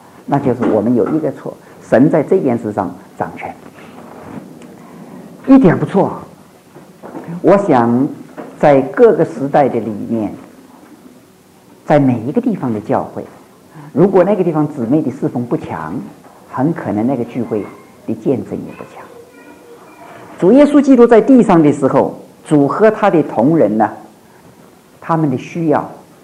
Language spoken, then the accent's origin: Chinese; China; now in Canada; 西方人我讲我这个加拿大来的，我们那里好像是常常这个太太是教书的啊